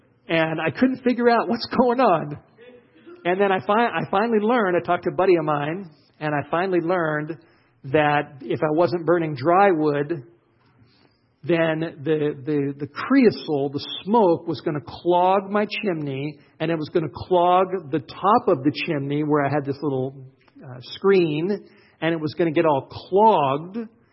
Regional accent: Los Angeles, California, United States; now in Idaho, United States; I'm a city boy. I grew up in Los Angeles, and we didn't burn wood as I was growing up.

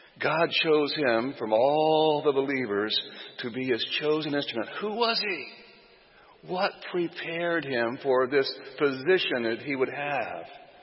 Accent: Orlando, Florida, United States; born there; You see, I was born in Orlando a long time ago in the last century, actually the last millennium, right?

